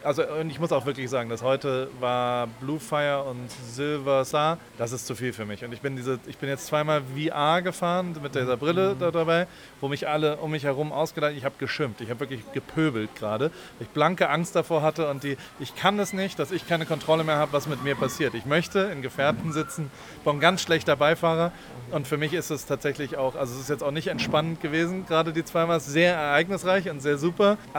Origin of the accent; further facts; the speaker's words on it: Heidelberg, Baden-Württemberg, Germany; ich bin in Heidelberg aufgewachsen